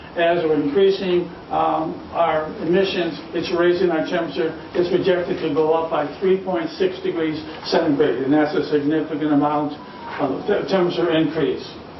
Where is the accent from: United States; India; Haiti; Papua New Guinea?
United States; Petoskey, Michigan; I'm from Petoskey, Michigan